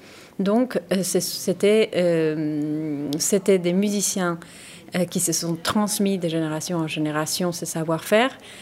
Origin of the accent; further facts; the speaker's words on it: Bolivia; mon parcours vient depuis la Bolivie, puisque je suis d'origine bolivienne. Je suis née en Bolivie et j'ai commencé là-bas avec la danse.